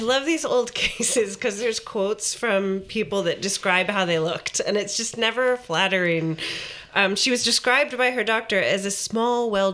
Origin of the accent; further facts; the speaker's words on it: United States; Trousers was the one that shocked me because as an American, that sounds so formal